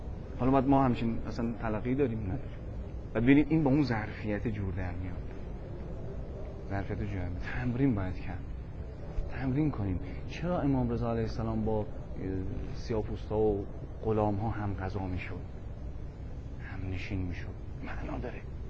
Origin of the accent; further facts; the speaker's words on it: Tehran, Tehran Province, Iran; و من بچه کجا میگم بچه ناف تهرانم